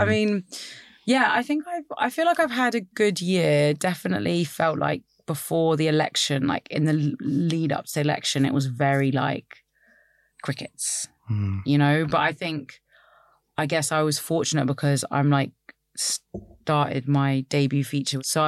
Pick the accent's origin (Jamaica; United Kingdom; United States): United Kingdom; London; I was like born in London. I'm a Londoner.